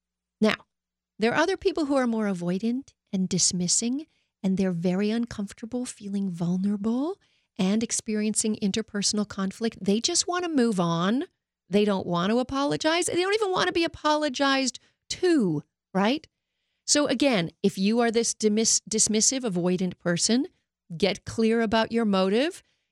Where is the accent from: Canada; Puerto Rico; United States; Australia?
Canada; I'm Canadian.